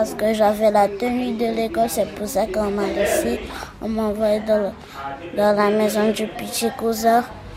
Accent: Algeria; J'ai grandi en Algérie.

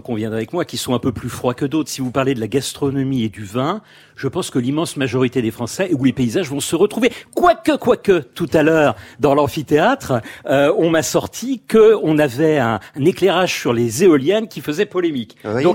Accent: France; parce qu'on est français

